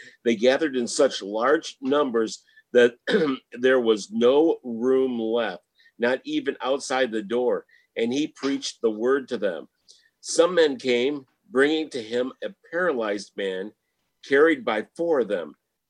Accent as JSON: {"language": "English", "region": "Michigan", "country": "United States", "said": "Well, I'm from Michigan, and Indiana is just a pansy."}